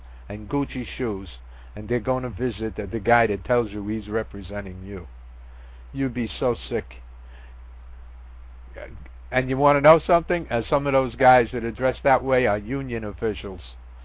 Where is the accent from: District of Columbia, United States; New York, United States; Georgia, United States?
New York, United States; I said, no, I'm from New York.